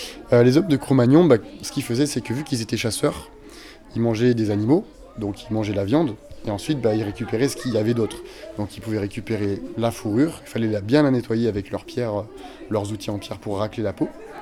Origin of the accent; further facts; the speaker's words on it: Auvergne-Rhône-Alpes, France; Chez nous en France, en Haute-Savoie notamment, on avait des lions